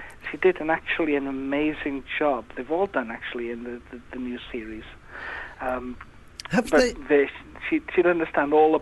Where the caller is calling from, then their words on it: Wales, United Kingdom; It's actually North Wales.